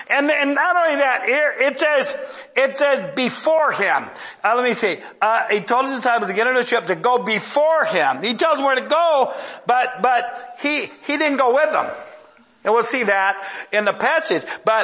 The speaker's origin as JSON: {"language": "English", "region": "Ohio", "country": "United States", "said": "I'm from Ohio, but I'm pretty sure that's not a compliment."}